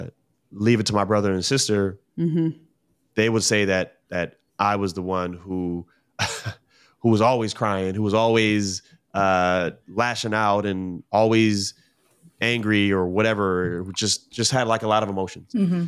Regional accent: Baltimore, Maryland, United States; Like, I grew up in Baltimore, you know, like that's just what it is out there.

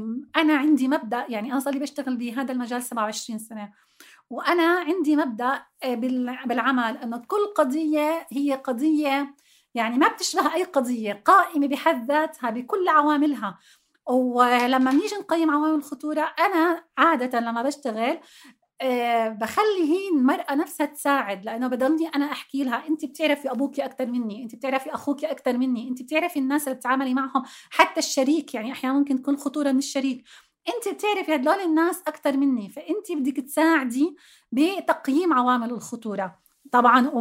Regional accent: Jordan; الدور الإيوائية عندنا بالأردن أربع دور إيوائية حكومية

